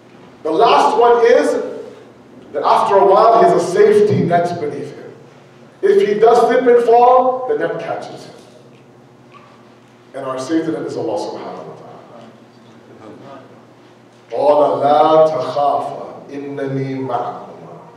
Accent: Toronto, Ontario, Canada; The way you guys live right now is far more tougher than me growing up in Toronto.

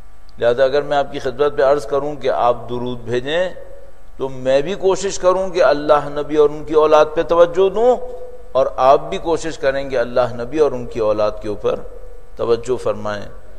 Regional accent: Karachi, Sindh, Pakistan; میرا تعلق کراچی سے ہے، پاکستان.

